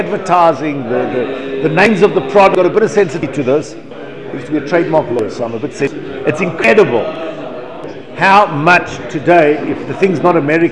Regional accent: South Africa; I remember growing up in South Africa, that was everyone's dream, was to live in America.

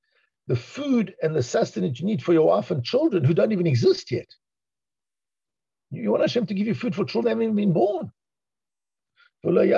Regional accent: South Africa; I'm a South African guy.

